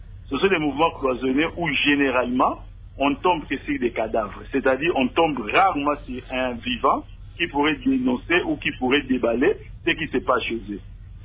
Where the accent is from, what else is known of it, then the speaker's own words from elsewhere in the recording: DR Congo; ces problèmes devaient nous préoccuper en tant que Congolais au plus haut point